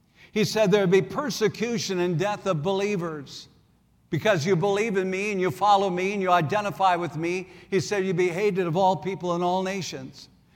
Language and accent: English; South Dakota, United States; Now, I grew up in South Dakota.